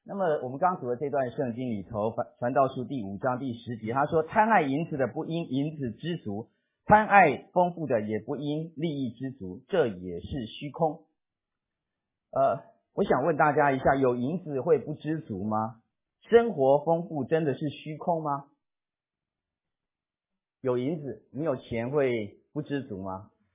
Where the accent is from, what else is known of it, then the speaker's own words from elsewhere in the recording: China; 因为我们中国人大概会借人家钱